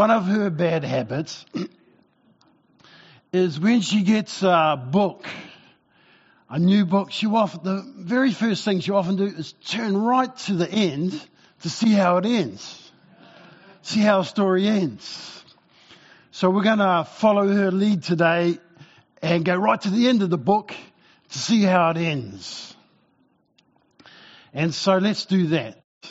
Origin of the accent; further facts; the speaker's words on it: Porirua, Wellington, New Zealand; I grew up in Porirua, just half an hour north of Wellington.